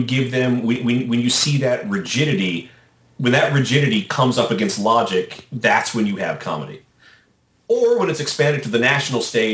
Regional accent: Virginia, United States; Growing up in Virginia, as I did, I have had a lot of exposure to the good old boy South

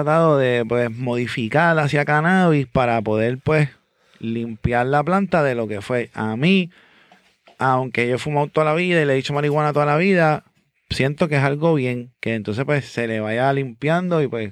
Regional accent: Bayamón, Puerto Rico; Santa Juanita, yo me crié en Santa Juanita, Bayamón.

